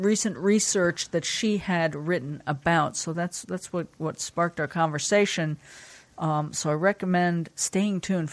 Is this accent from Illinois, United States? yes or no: no; New Jersey, United States; We're from Jersey.